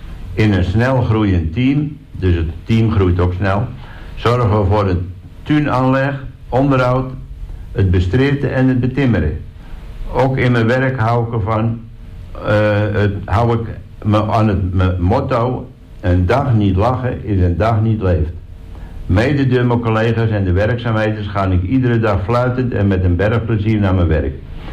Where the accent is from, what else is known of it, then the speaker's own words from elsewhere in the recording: The Hague, South Holland, Netherlands; born there; now in Texel, Netherlands; Ik kom op het ogenblik uit Oostrent. Eigenlijk ben ik een geboren Hagenees. En dit jaar word ik 54 en ik woon al 12 jaar op Texel.